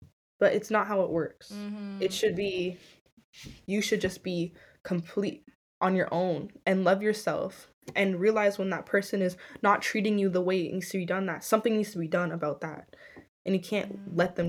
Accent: St. Vincent & Grenadines; I'm Caribbean too. I'm from St. Vincent, and so obviously my grandparents and stuff, did that treatment to, like, my parents.

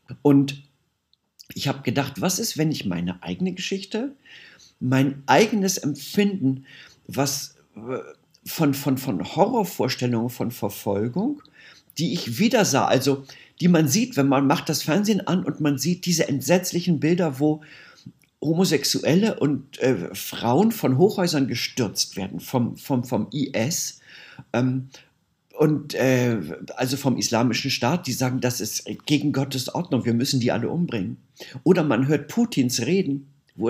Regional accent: Germany; ich bin 60 Jahre und bin aufgewachsen in Deutschland zu einer Zeit, als noch ein Paragraph homosexuelle Beziehungen verboten hat. Das war, da war ich nicht nur queer, sondern ein Verbrecher.

